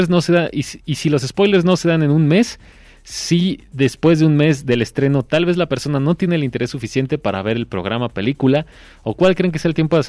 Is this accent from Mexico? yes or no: yes; Zapopan, Jalisco, Mexico; Yo bueno, crecí y nací en Arcos de Zapopan.